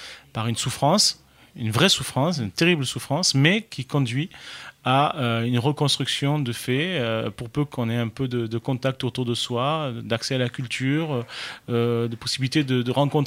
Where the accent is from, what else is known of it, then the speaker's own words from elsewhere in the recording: Crete, Greece; Et en Crète, en particulier, mon île, puisque je suis originaire de Crète